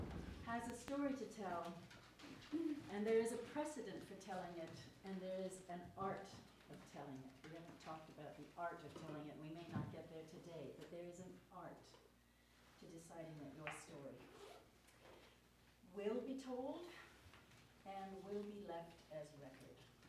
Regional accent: Edmonton, Alberta, Canada; I come down from Edmonton, Canada.

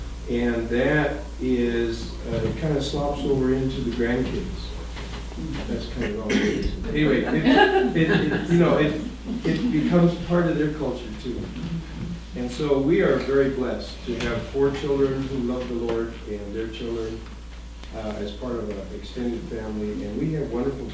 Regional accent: Everett, Washington, United States; moved away as an adult; also born or lived in Syria / Ethiopia / Kenya; My wife and I grew up in Everett, Washington, but we raised our children in Syria and Ethiopia and Kenya.

